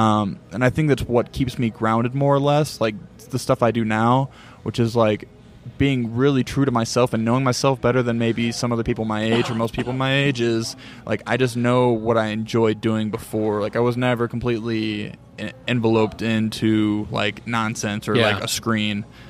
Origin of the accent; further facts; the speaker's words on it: Alabama, United States; now in Pacific Northwest, United States; I grew up in Alabama, right?